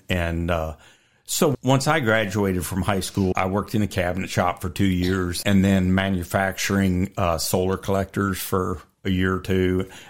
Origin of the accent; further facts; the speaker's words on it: Virginia, United States; also born or lived in Maryland / Florida / Georgia; So I was born in Maryland, and then we moved to Virginia, and then we moved to Florida, and then Atlanta, Georgia, and then back to Virginia again. So been here ever since fourth grade.